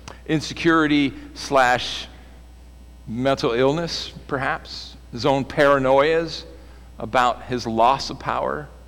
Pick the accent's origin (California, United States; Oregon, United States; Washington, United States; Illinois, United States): California, United States; I grew up in California. I grew up every year. That was New Year's Day. We'd get up, we'd watch the Rose Parade.